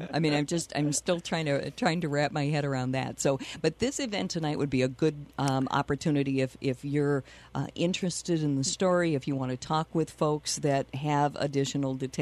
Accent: Rochester, Minnesota, United States; and of course I grew up in Rochester, where also high school and college kids functioned as tour guides for Mayowood and the Plummer House.

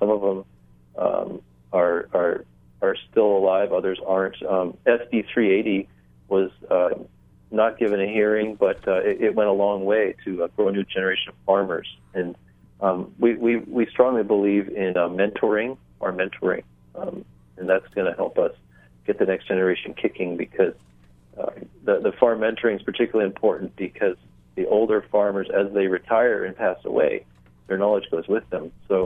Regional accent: Kauai, Hawaii, United States; Myself, I come from a family of farmers here in Hawaii, and we had Hurricane Iniki. I'm from Kauai, and our insurance company went bankrupt, and our farm was wiped out.

